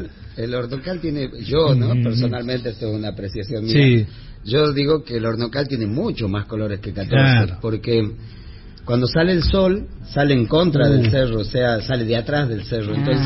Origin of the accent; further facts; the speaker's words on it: Humahuaca, Jujuy, Argentina; born there; Esa canción es un taquirari que se llama Humahuaca. Humahuaca. Está dedicado a mi pueblo.